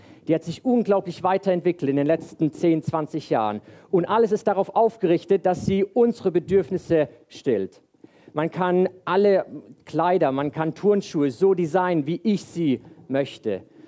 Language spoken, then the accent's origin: German; Königsfeld, Baden-Württemberg, Germany; ich bin hier in Königsfeld aufgewachsen, habe das Abitur hier auf der Zinzendorf-Schule gemacht.